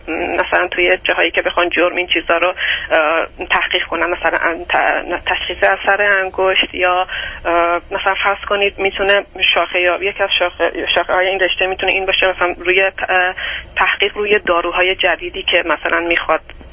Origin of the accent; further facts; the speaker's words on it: Tehran, Tehran Province, Iran; born there; من اصلیتم افغانی هستش، بعد ولی توی ایران متولد شدم، توی تهران. بعد چون پدر مادرم ایرانی نیستن به این خاطر به من ملیت ایرانی رو توی ایران نمیدادن